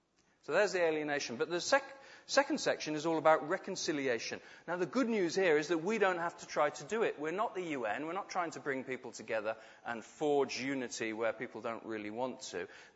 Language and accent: English; United Kingdom; as a Brit with a passport and ease of travel